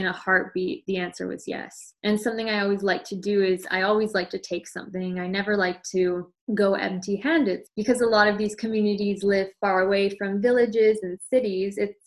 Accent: West Coast, Canada; So I grew up on the West Coast of Canada

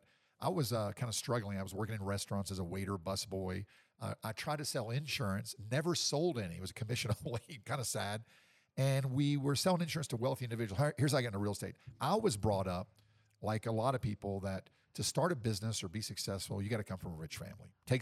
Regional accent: Nashville, Tennessee, United States; now in Medellin, Colombia; 20 years, and even stranger, I'm from Nashville, Tennessee, and my whole family's going, where are you? What are you doing? Why? I came here 20 years ago.

